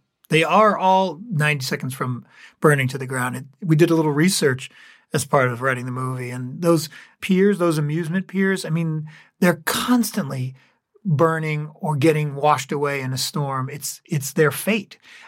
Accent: New England, United States; I grew up in towns in New England that had little amusement parks.

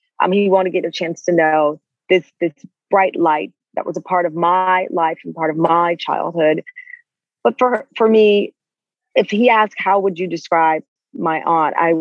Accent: Texas, United States; then we had a ceremony at my church that I grew up in Texas

